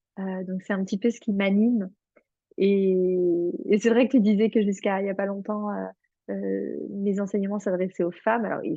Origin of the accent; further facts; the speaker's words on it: Provence-Alpes-Côte d'Azur, France; now in Portugal; j'ai 39 ans, je vis au Portugal, je suis française, toutes mes lignées paternelles viennent de Franche-Comté, mais j'ai grandi sur la Côte d'Azur, dans le Var.